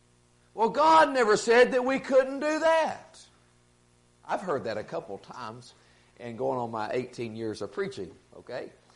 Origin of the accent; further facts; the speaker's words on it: Burkeville, Texas, United States; I'm from Burkeville, Texas. I'm as simple as you get.